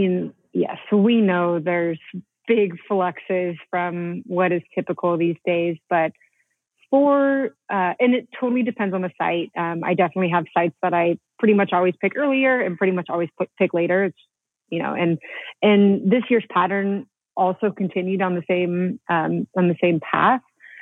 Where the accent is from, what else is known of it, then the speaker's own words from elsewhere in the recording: Modesto, California, United States; So I grew up in Modesto, California, in the proper suburbs. my mom still lives there.